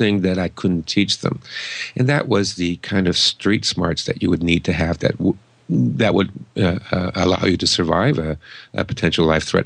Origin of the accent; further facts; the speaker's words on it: Toronto, Ontario, Canada; I'm born and raised in Toronto